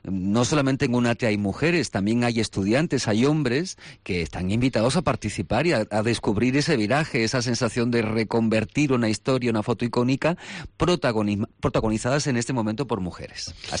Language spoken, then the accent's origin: Spanish; Andalusia, Spain; para que Cristina no vea que yo soy un exagerado andaluz, que exagero mucho?